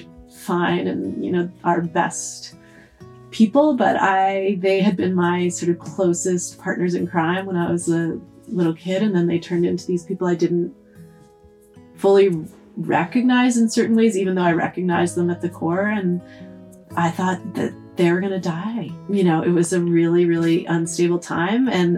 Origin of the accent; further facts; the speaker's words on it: Massachusetts, United States; And like, you know, I grew up outside of Boston, you grew up in Vermont.